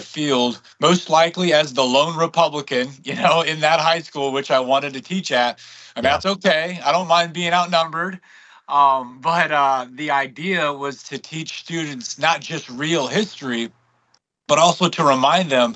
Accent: Reno, Nevada, United States; So to make a long story short, I was raised in Reno, Nevada, and taught to love what the founding fathers put into motion.

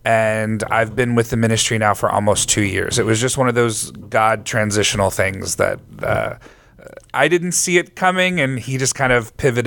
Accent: Texas, United States; So I grew up in Texas. My parents are pastors of a non-denominational church a little bit north of the Fort Worth, Dallas area.

